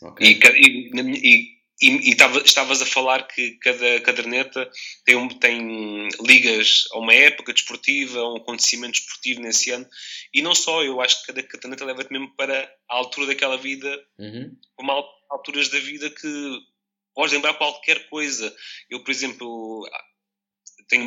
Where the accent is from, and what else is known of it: Almada, Setúbal, Portugal